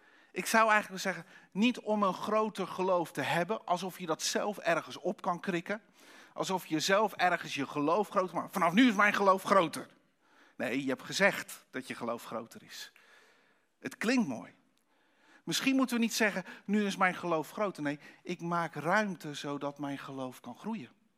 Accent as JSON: {"language": "Dutch", "country": "Netherlands", "said": "Maar wij als Nederlanders zijn, en misschien daarbuiten ook wel, maar we zijn zo goed om vooral klein te maken wat er gebeurt."}